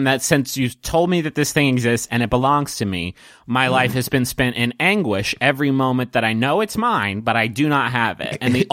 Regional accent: Minneapolis, Minnesota, United States; by the way. I am from Minneapolis.

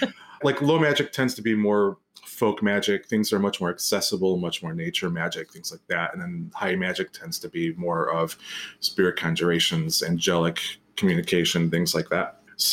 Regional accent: Glastonbury, South West England, United Kingdom; now in North America; I grew up in Glastonbury, England, and Glastonbury has a very huge pagan and also Christian history

